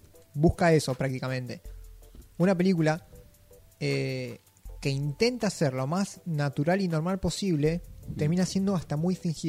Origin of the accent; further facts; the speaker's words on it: Argentina; aún siendo nosotros argentinos